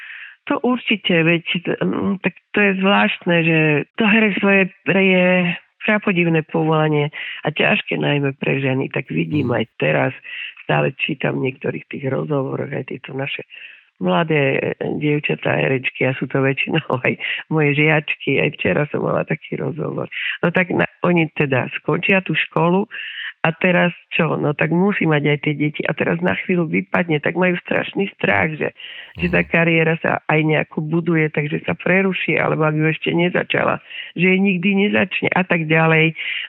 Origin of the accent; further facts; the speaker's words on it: Banská Štiavnica, Banská Bystrica Region, Slovakia; Ja som vyrastala v Váskej Štiavnici, to je dnes naozaj konečne obnovené a veľmi krásne.